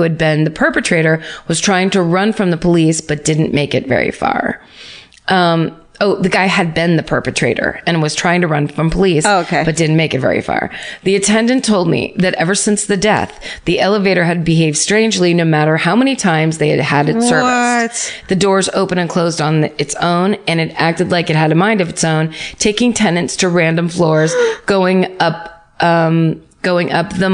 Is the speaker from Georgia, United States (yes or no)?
yes; Atlanta, Georgia, United States; Okay, so my hometown is Atlanta, Georgia, and my hometown murder /ghost story also happens to include the single most bizarre encounter of my life.